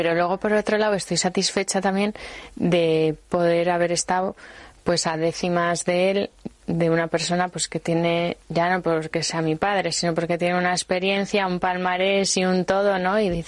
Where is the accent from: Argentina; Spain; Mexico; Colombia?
Spain; Basque Country; Aunque seamos guipuzcoanos y tenemos que decir que somos de la Real, ¿no?